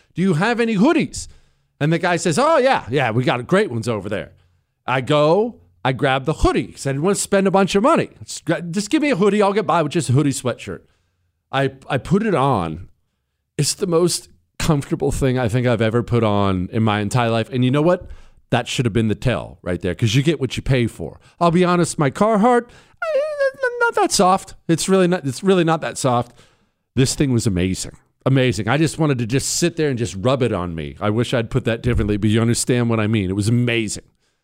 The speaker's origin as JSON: {"language": "English", "region": "Rocky Mountains", "country": "United States", "tie": "born or raised there", "said": "I should have known this. I grew up in the Rocky Mountains."}